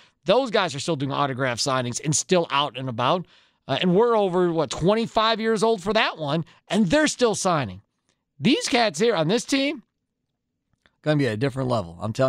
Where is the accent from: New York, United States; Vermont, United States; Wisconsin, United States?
Wisconsin, United States; Kenosha; I grew up in Kenosha. I'm not rooting for the Bucks.